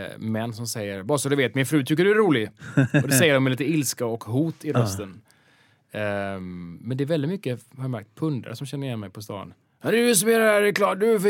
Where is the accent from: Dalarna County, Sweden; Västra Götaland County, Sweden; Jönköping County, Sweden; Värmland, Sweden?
Västra Götaland County, Sweden; Gothenburg; born there; Jag är född i Göteborg, jag måste ju stå upp för...